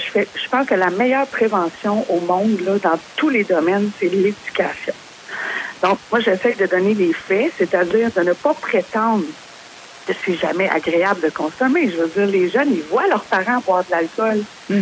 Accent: Quebec, Canada; Moi, je viens de la Beauce, je viens de la région aussi.

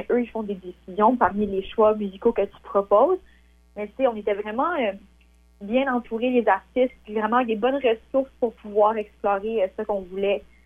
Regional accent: Petit-Rocher, New Brunswick, Canada; now in Montreal, Canada; C'est sûr que je retourne chez moi à Petit Rocher.

